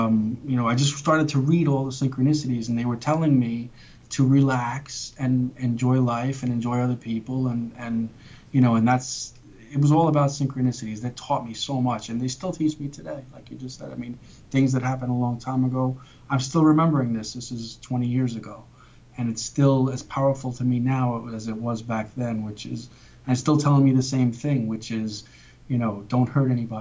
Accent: New York, United States; I'm from New York, you know. That's that. I was raised to be like that, to stand up for yourself.

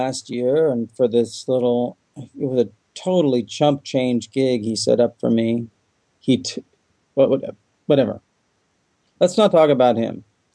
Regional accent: United States; I've been in exile from America. As an American, you see me as being an exile.

